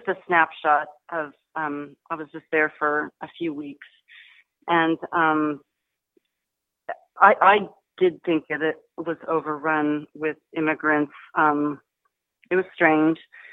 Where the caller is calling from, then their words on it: Austin, Texas, United States; I'm calling from Austin, Texas.